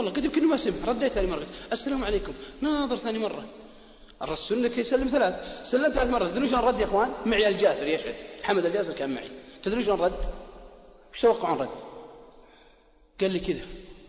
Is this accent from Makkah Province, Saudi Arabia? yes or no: no; Al-Qassim, Saudi Arabia; عندنا في القصيم